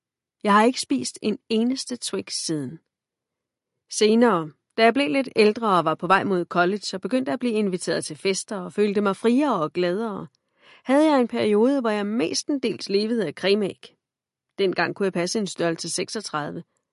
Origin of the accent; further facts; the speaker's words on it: Scotland, United Kingdom; Ja, jeg er vokset op i Skotland.